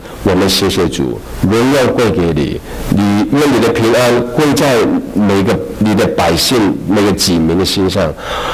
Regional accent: Guangdong, China; accent: Cantonese; 对不起，我的国语不标准哈，非常不标准，你要习惯我这个口音，这个广东人的口音

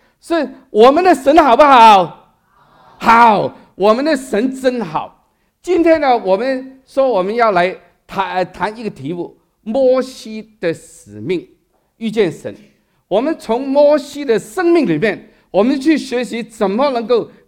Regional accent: Hong Kong; Chinese is a second language; 这个我们香港人叫红报纸。

